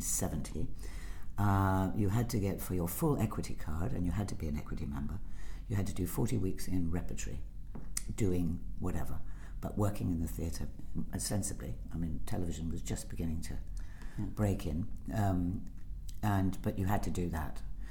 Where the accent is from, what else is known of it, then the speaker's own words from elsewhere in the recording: New York, United States; born there; I was born in New York, and because Dad knew he was going to be subpoenaed before the un-American activities.